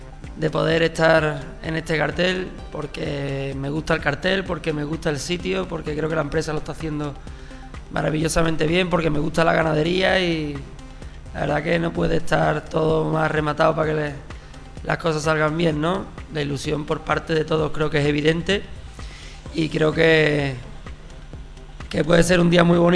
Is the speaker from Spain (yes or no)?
yes; Badajoz, Extremadura, Spain; born there; Rute, le decían de Rute porque mi familia por parte de padre es de Rute, somos de Rute, y yo, aunque nací en Badajoz, pero bueno, tengo el 50% cordobés y el 50% extremeño, que no es mal cruce